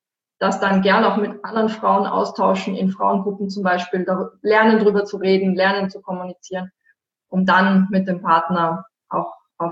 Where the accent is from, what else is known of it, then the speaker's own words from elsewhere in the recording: Vienna, Austria; Ich bin aus Wien